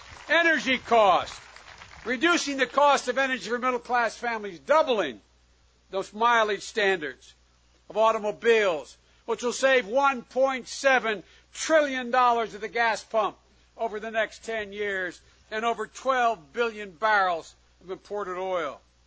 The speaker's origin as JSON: {"language": "English", "town": "Claymont", "region": "Delaware", "country": "United States", "tie": "born or raised there", "also_born_or_lived": "Wilmington", "said": "as we were raised in Claymont, Delaware, and Wilmington, Delaware"}